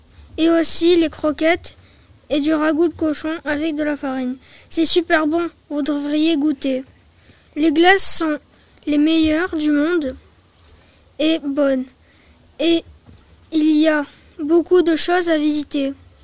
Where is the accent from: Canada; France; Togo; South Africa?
France; Nîmes, Occitanie; born there; Je suis né à Nîmes mais mon papa, lui, est né à Velden. J'ai donc de la famille qui habite à Velden.